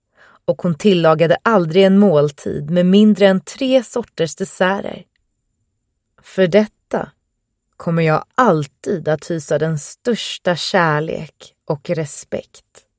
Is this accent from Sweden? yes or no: no; Hull, Yorkshire and the Humber, United Kingdom; Swedish is a second language; en sjöman som blev tvångsvärvad från min hemstad, Hull, i norra England, år 1803